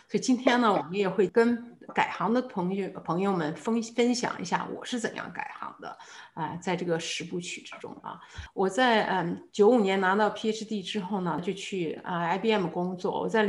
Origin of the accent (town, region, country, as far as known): China